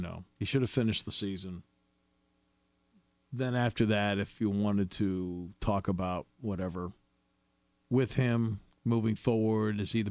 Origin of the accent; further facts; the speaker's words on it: New England, United States; Everyone knows that growing up in New England, I've been a diehard Red Sox fan.